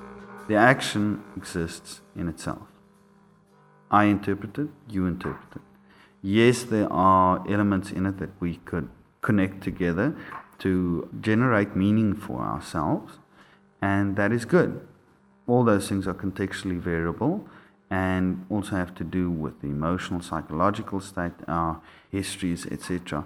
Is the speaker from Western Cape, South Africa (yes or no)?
no; Boksburg, Gauteng, South Africa; approximately 2 years ago, I moved to Johannesburg. I grew up in Boksburg, which was a notorious right-wing white area in South Africa during apartheid. Grew up there, moved to Pretoria, moved back to Johannesburg.